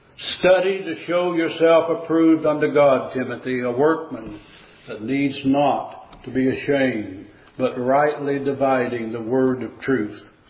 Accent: Missouri, United States; I'm from Missouri. You've got to show me.

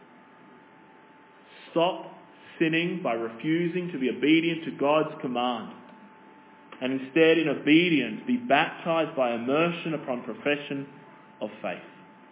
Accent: Australia; I'm an Australian.

